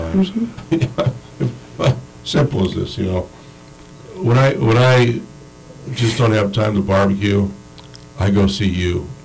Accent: Fairbanks, Alaska, United States; growing up in Fairbanks, anything green as a vegetable was usually from a can and wasn't good.

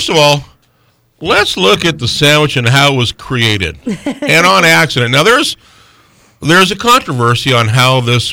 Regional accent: Fairbanks, Alaska, United States; We're from Fairbanks, so we're going with the former.

